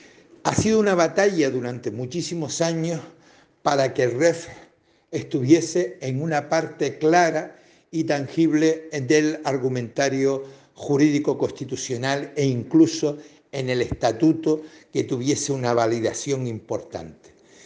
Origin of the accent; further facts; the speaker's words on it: Canary Islands, Spain; como canario